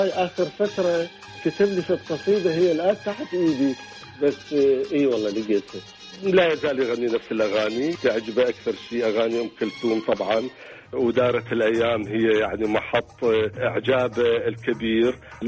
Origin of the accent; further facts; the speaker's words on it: Iraq; والبكاء يعني الشوق المبرح إلى بلدنا العراق